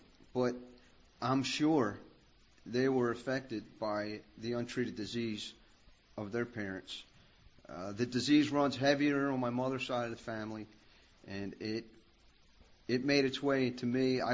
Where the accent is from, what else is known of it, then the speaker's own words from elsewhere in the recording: Philadelphia, Pennsylvania, United States; I grew up in Philadelphia. I was actually born in Kensington. And we moved up to the Northeast, Parkwood Manor.